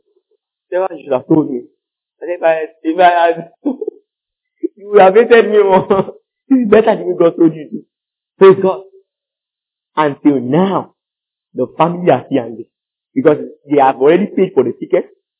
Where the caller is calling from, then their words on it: Nigeria; this is Nigeria. I'm talking from Nigeria.